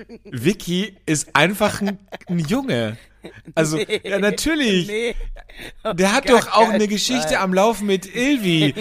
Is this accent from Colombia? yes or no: no; Austria; es gab es bei euch wahrscheinlich nicht in Deutschland, aber bei uns in Österreich gab es eine TV-Werbung im linearen Fernsehen